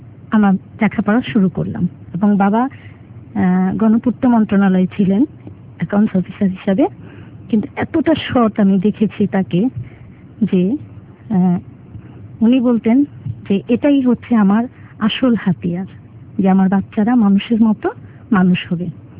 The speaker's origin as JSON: {"language": "Bangla", "town": "Dhaka", "region": "Dhaka Division", "country": "Bangladesh", "tie": "born or raised there", "said": "আমরা জুরাইনে ছিলাম বা এখনো আছি আমাদের নিজেদের বাড়ি"}